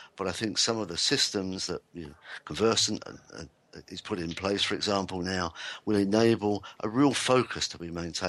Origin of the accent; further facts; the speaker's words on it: London, United Kingdom; when I was a kid growing up in London